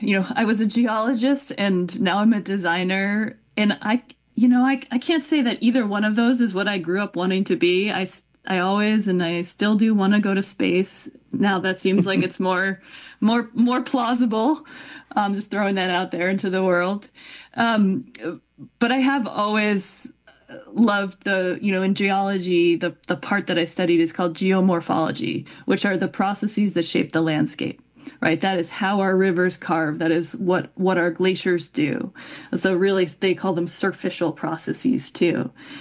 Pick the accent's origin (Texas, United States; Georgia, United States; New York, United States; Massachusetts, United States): Massachusetts, United States; there was this patch of woods behind the house where I grew up. I grew up in Massachusetts.